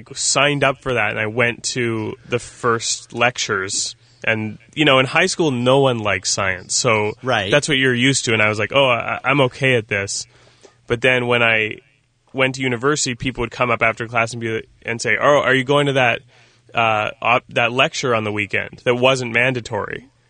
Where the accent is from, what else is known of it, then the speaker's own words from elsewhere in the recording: Canada; I'm Canadian, so that's where I'm from.